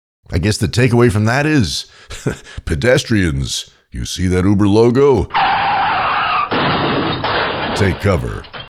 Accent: New York City, New York, United States; Growing up in New York City, I took a shitload of taxis.

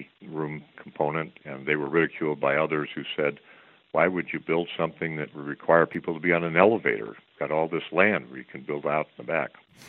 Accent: Las Vegas, Nevada, United States; Well, I grew up in Las Vegas. We moved here when I was 10 years old.

